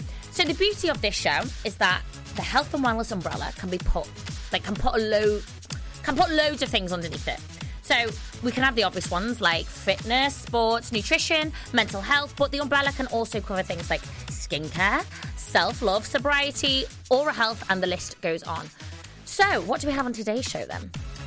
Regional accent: Liverpool, North West England, United Kingdom; I'm from Liverpool, so us Northerners stick together.

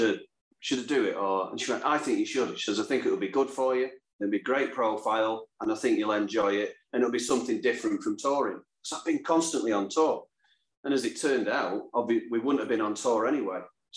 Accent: Salford, North West England, United Kingdom; because I'm from Salford.

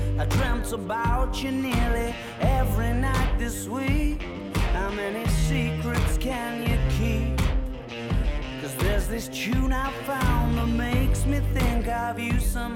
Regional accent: Yorkshire and the Humber, United Kingdom; It is the best. I'm from Yorkshire, so obviously I'm going to say that.

